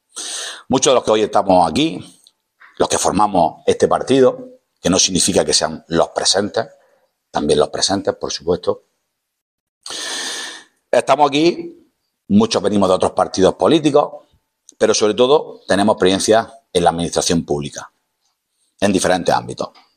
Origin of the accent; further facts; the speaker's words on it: Almería, Andalusia, Spain; Nos consideramos españoles por los cuatro costados, somos andaluces por los cuatro costados y sobre todo somos almerienses.